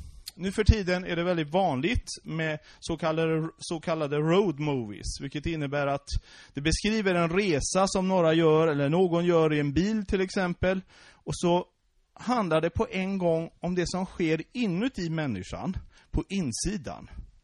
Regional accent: Västra Götaland County, Sweden; now in Halmstad, Sweden; Och jag är fiskarpojk ifrån Bohuslän, bor i Halmstad sedan 22 år tillbaks.

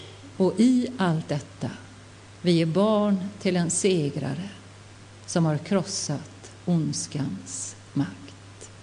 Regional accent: Marstrand, Västra Götaland County, Sweden; I Marstrand, där jag kommer ifrån, är det dåligt med den kristna tron.

